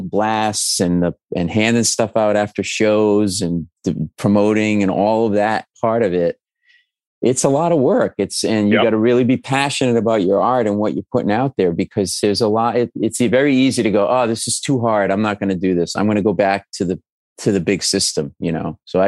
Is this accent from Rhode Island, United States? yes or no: yes; Rhode Island, United States; I grew up in Rhode Island in New England, and we used to do that with my mom's Oldsmobile Cutlass